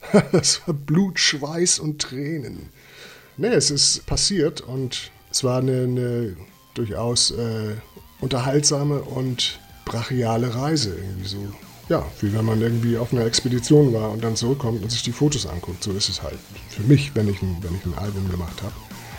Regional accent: Hamburg, Germany; dann hier in Hamburg, meine Heimatstadt, vor irgendwie 80 Leuten

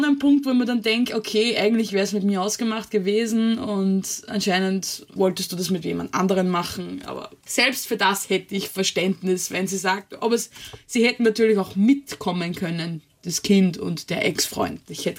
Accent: Austria; bei uns in Österreich gibt es einen Märchenpark

